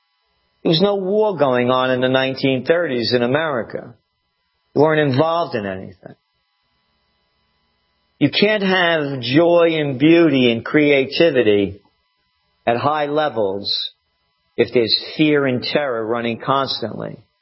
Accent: United States; I am a true American. I'm an American firster at all levels.

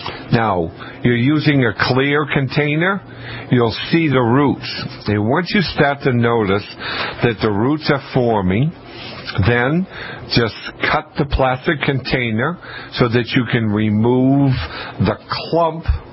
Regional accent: Canada; I'm going to bring a Canadian flag because I'm French Canadian.

